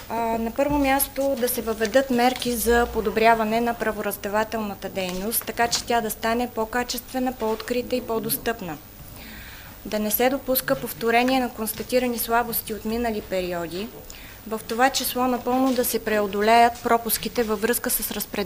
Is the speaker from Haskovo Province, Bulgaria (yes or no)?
yes; Svilengrad, Haskovo Province, Bulgaria; Аз съм от Свиленград. Родена съм, израснала съм в този град.